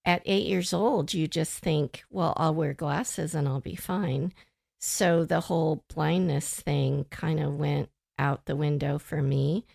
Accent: California, United States; born there; Well, I was born in California.

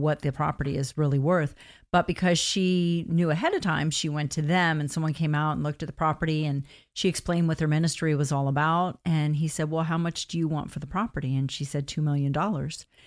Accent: Florida, United States; also born or lived in Hollywood, Florida; Well, I grew up in South Florida, Margate, Tamarack, Coral Springs areas, born in Hollywood, Florida.

